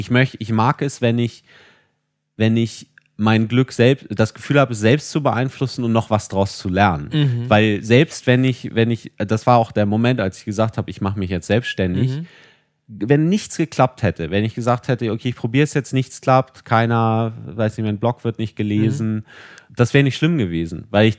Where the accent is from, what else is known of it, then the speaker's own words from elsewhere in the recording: Kiel, Schleswig-Holstein, Germany; born there; komm gebürtig aus Kiel